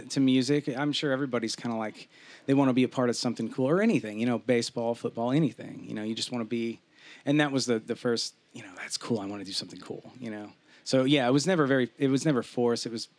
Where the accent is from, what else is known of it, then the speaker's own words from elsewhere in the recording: Nashville, Tennessee, United States; also born or lived in Tulsa, Oklahoma; I am an Okie. I was born in Tulsa, and I guess around one, moved to Nashville. My family moved to Nashville.